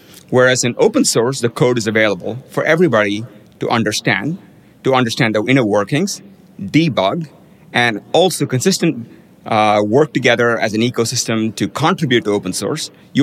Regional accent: India; now in United States; growing up in India

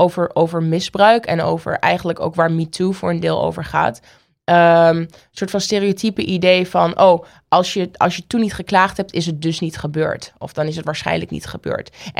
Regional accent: Oldenzaal, Overijssel, Netherlands; born there; loop zelfs door Oldenzaal, waar ik geboren ben.

